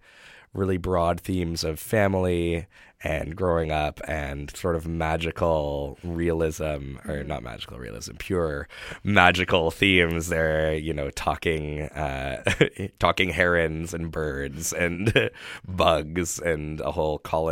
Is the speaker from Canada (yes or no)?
yes; Canada; as a Canadian